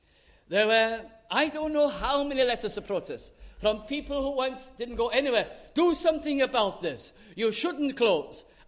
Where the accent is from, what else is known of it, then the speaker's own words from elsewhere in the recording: North West England, United Kingdom; But I can remember in my hometown in South Lancashire, in the Bolton Evening News